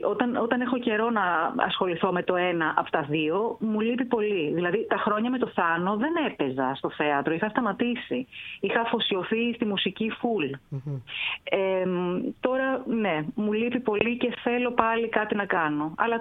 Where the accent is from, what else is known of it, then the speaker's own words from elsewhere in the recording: Athens, Attica, Greece; also born or lived in Heraklion, Crete; Εγώ γεννήθηκα στην Αθήνα και έζησα εδώ στην Αγία Παρασκευή και στο Χολαργό μέχρι τα 12. Και 12 χρονών φύγαμε και πήγαμε στην Κρήτη. Στον τόπο του πατέρα μου.